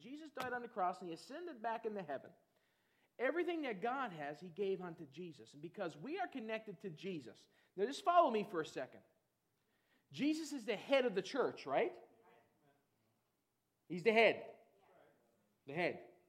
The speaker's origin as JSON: {"language": "English", "country": "Canada", "said": "I'm glad we live in Canada. I'm a proud Canadian."}